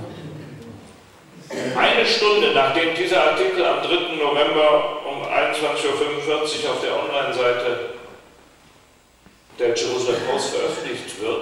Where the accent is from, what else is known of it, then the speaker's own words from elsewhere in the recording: Cologne, North Rhine-Westphalia, Germany; born there; meiner Geburtsstadt Köln